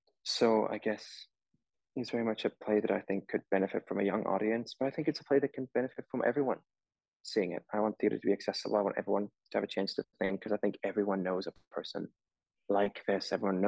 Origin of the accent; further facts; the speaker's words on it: Switzerland; now in United States; I'm from Switzerland originally